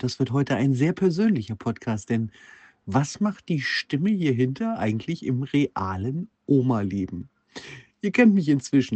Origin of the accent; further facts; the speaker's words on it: Northern Germany, Germany; now in Gütersloh, Germany; Ja, es ist zu hören an meinem Akzent, den wir Norddeutsche ja mal so gar nicht haben. Der Ursprung liegt im hohen Norden.